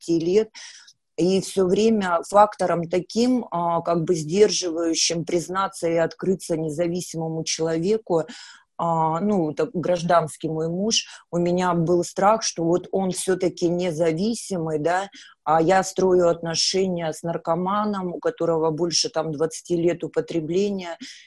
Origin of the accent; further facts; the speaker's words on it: Kamchatka Krai, Russia; я зависимая с Камчатки.